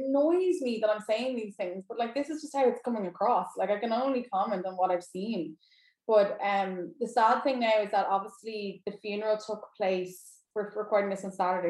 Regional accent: Ireland; And obviously we're Irish, it doesn't affect us

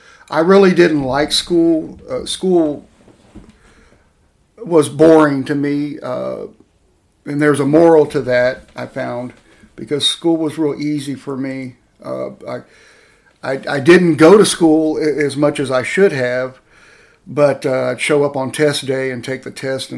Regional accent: Harlingen, Texas, United States; I was raised in the Harlingen, Texas, which is down south, Rio Grande Valley, about 25 miles from the border of Mexico and South Padre Island.

